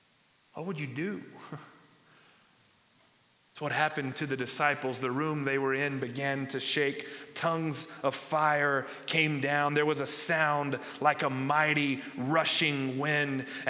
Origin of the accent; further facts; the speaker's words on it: Kenedy, Texas, United States; And I grew up in Kennedy, a town of about 3,000 south of San Antonio, and remember going to the big city every so often